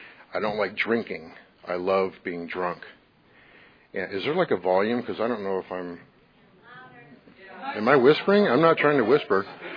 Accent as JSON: {"language": "English", "region": "Minnesota", "country": "United States", "said": "I'm from Minnesota"}